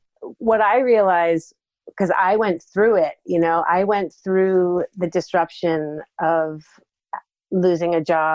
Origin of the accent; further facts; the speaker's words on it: Massachusetts, United States; I'm speaking to you from Western Mass today, which is actually where I grew up. It's my hometown, and over many years tried to escape the valley like many do and just couldn't leave, kept coming back.